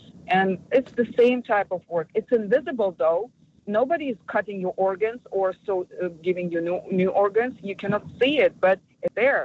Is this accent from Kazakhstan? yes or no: yes; Kazakhstan; first language Russian; English is a second language; I'm from another country, living in this country. I'm from Kazakhstan. My first language is Russian